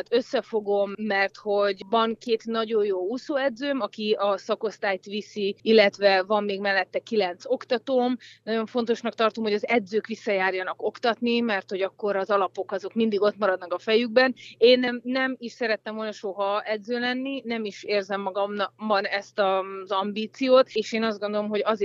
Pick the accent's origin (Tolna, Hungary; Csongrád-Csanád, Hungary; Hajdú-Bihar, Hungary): Csongrád-Csanád, Hungary; Hódmezővásárhely; born there; én ugye a Hódmező Vásárhelyen születtem